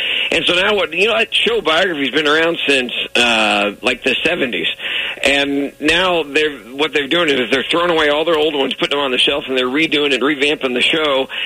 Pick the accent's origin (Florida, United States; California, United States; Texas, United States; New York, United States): Texas, United States; I grew up in Texas. How can I not have a steak for God's